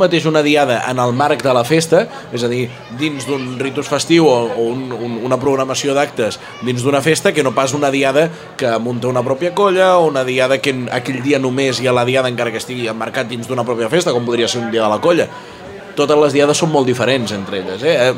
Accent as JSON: {"language": "Catalan", "town": "Vilanova i la Geltrú", "region": "Catalonia", "country": "Spain", "said": "Bé, realment, jo que vinc de Vilanova, com bé ha remarcat el company"}